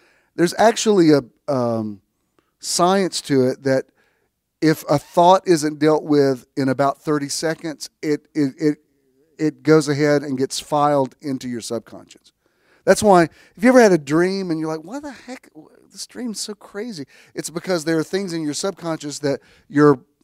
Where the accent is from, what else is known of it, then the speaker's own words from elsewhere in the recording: Chattanooga, Tennessee, United States; But anyway, it was cool because I grew up in Chattanooga area. I mean, we go there all the time.